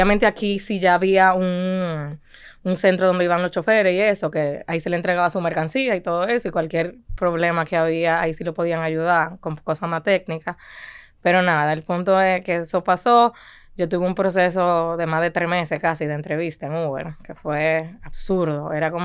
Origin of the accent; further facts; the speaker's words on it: Dominican Republic; Ahí yo era literal la única dominicana en la oficina. Entonces, mi forma de hablar era el chiste más grande.